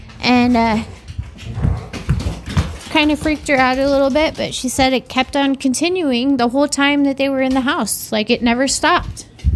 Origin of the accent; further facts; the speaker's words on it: Oregon, United States; I am from Eastern Oregon, and I have quite a few stories.